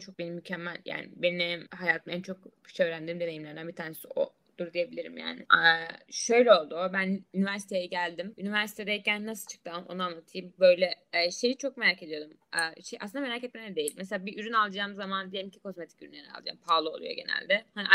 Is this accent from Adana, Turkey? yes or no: no; Çeşme, İzmir, Turkey; Ben normalde Çeşmeliyim. Doğma büyüme bütün ailem akrabalarım Çeşmeli.